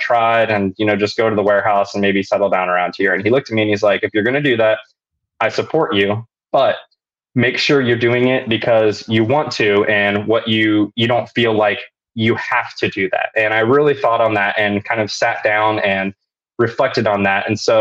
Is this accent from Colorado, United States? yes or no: no; Marysville, Ohio, United States; hit my hometown of Marysville, Ohio.